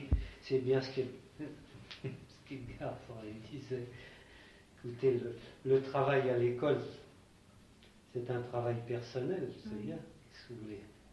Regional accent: France; Ou chez nous, en France?

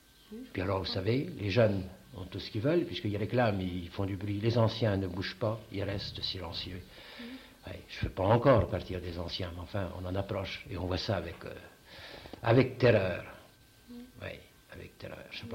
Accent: France; on ne reconnaît pas celui qui travaille chez nous en France.

